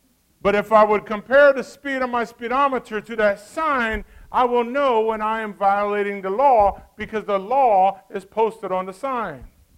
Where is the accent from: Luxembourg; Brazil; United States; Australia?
Brazil; Growing up in Brazil, where the clothes were limited for kids, young kids ran around naked all the time.